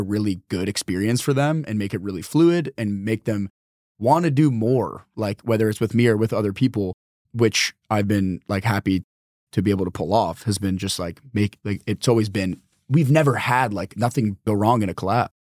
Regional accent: North Carolina, United States; I'm not from the Northeast. I'm from North Carolina, but my mom is from Brooklyn and my dad is from Italy.

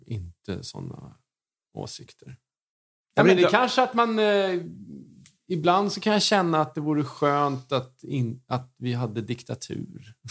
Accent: Lidingö, Stockholm County, Sweden; I en första, när man säger att jag är från Lidingö.

